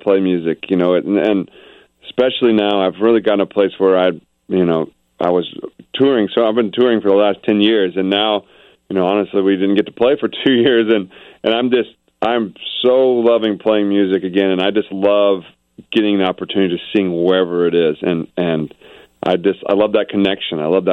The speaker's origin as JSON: {"language": "English", "town": "Paris", "region": "Illinois", "country": "United States", "tie": "born or raised there", "said": "I grew up in Illinois, Paris, Illinois."}